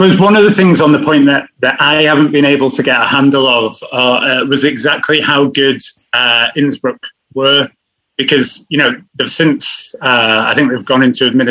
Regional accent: Isle of Man; So growing up on the Isle of Man, there's not many people that are kind of true, Manx kind of grandparents, parents.

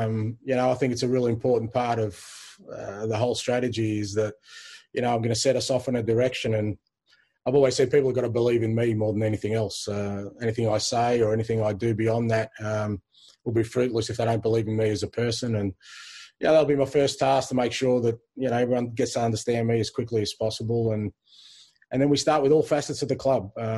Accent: Australia; growing up in Australia, you know, we were starved of sort of top-level football and anything we could get from overseas.

